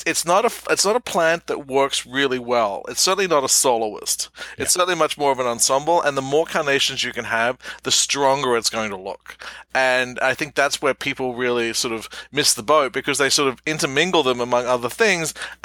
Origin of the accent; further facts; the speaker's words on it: Australia; moved away; I grew up in Australia.